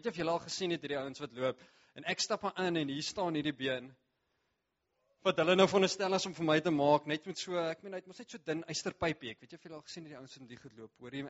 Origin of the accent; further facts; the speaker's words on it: Bloemfontein, Free State, South Africa; Net ek kom van Bloemfontein af, enigiemand van julle wat miskien weet waar dit is, is daar in die Vrystaat.